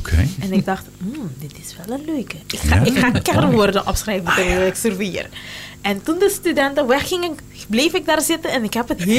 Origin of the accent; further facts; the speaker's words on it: Curaçao; Ja, hier geboren. Schoolcarrière ook helemaal hier.